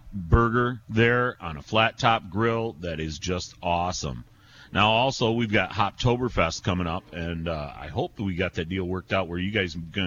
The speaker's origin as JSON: {"language": "English", "region": "Michigan", "country": "United States", "said": "We're from Michigan. We embrace color. We embrace flavor."}